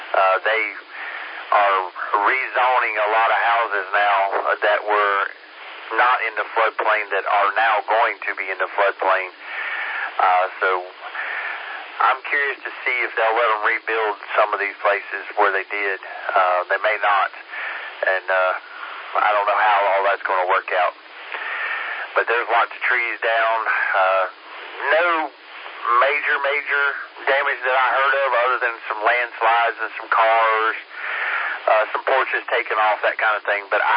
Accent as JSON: {"language": "English", "town": "Penrose", "region": "North Carolina", "country": "United States", "said": "most people don't even know where this little area is at when I say I'm from Penrose."}